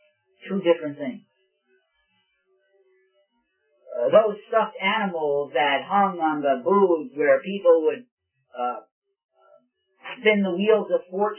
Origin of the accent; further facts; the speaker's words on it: Brooklyn, New York, United States; I remember growing up in Brooklyn, New York, in the neighborhood of Coney Island.